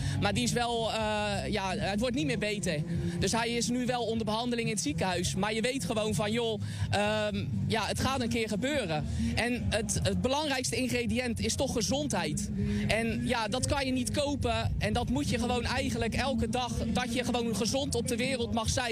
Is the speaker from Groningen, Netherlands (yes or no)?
no; Oud-Beierland, South Holland, Netherlands; Maar mijn roots liggen ook zeker in Oud-Beierland.